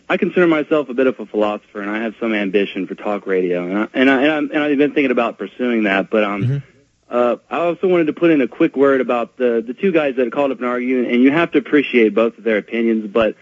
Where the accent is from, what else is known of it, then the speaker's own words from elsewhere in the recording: Alabama, United States; because I'm from Alabama and I've been pulled over a few times